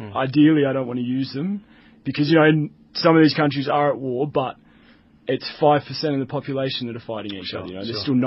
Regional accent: Australia; I'm from Australia.

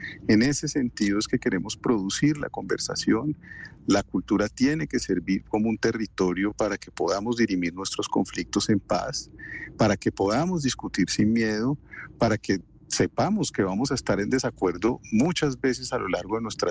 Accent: Colombia; una violencia que yo creo que nos tiene hartos a todos y a todas como colombianos

